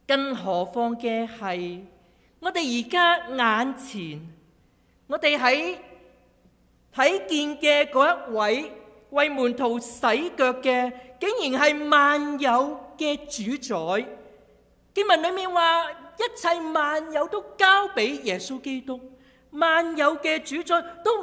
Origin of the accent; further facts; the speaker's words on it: Hong Kong; 我来自香港